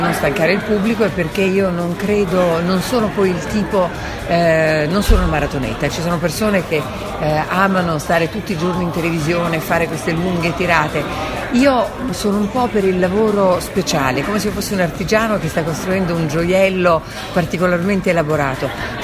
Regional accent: Udine, Friuli-Venezia Giulia, Italy; also born or lived in Sulmona; io sono nata a Sulmona, però in realtà io sono cresciuta qui vicino, sono cresciuta a Udine. E quindi diciamo che un po' l'imprinting del Friuli è quello che ha creato la persona che sono.

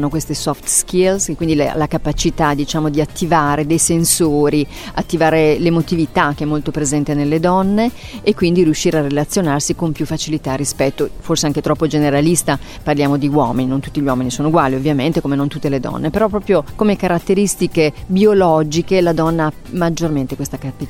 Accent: Reggio Emilia, Emilia-Romagna, Italy; sono di Reggio Emilia, vivo a Reggio Emilia, e poi ho avuto un'altra fortuna in cui ho deciso di viaggiare tutto il mondo

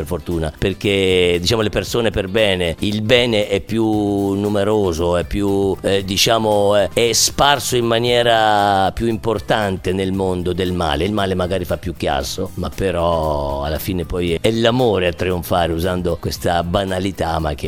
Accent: Ponticino, Tuscany, Italy; di tornare a Ponticino, nel mio paesino in Toscana

